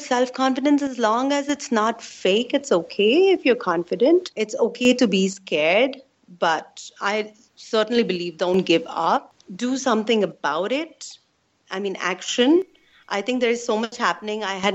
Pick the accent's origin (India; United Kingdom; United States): India; So my cultural background, basically, I'm an Indian. That's how I identify myself.